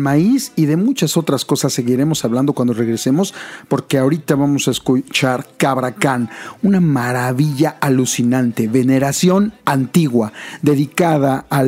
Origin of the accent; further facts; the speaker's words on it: Mexico; fusión de dos vertientes musicales tribales que nos caracterizan como mexicanos